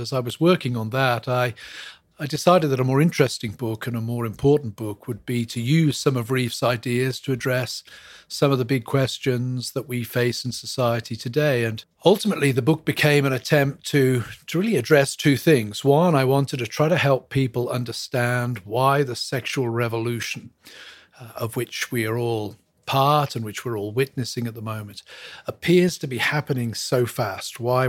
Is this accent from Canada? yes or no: no; England, United Kingdom; moved away as an adult; now in United States; Obviously, from my accent, you can tell that I'm not from stateside. I was born and brought up in England, moved here in 2001 to teach at a seminary.